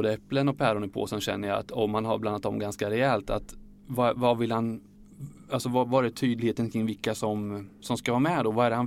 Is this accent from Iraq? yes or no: no; Linköping, Östergötland, Sweden; Det märks att vi är från Linköping